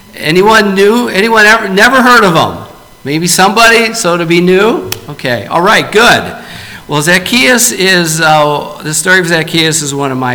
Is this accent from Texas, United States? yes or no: no; Detroit, Michigan, United States; also born or lived in Cincinnati; I'm from Detroit, so I've struggled with being a Lions fan, which is really hard.